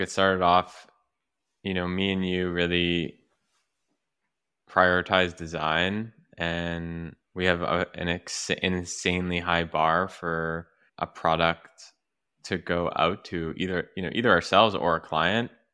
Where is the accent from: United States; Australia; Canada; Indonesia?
Canada; East Coast; we're Canadian. They're Canadian. We're from the East Coast of Canada.